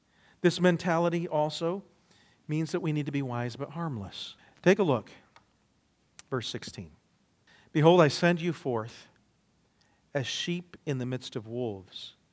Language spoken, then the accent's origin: English; Arizona, United States; because I grew up in Arizona, and I grew up around water